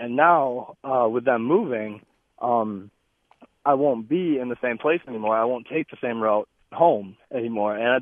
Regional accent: Black River Falls, Wisconsin, United States; And I'm from Black River Falls, a very small town.

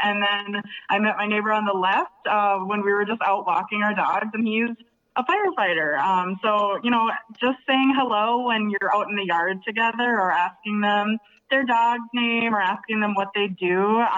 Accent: Superior, Wisconsin, United States; now in Duluth, United States; I bought my house in Duluth, I'm from Superior, so I kind of have best of both worlds, where I love Superior because I grew up there, and then I live in Duluth

